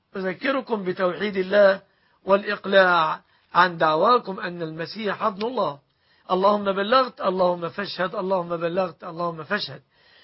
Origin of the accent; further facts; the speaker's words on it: Egypt; أن يحفظ بلادنا مصر